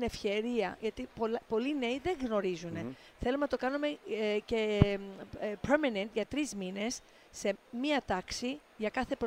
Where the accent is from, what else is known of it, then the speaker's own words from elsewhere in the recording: New York City, New York, United States; γιατί εγώ μεγάλωσα στη Νέα Υόρκη